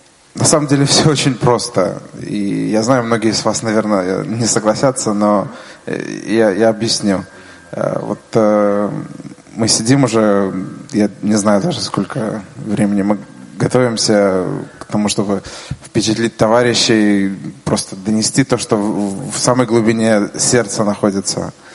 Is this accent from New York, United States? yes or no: yes; New York, United States; из Нью-Йорка